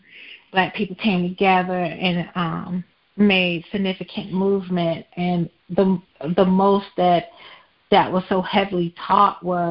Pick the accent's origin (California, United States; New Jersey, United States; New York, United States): New Jersey, United States; also born or lived in Thomasville, United States; I am originally from North New Jersey. I was born and raised there and graduated from high school at Essex County Vocational Technical High School.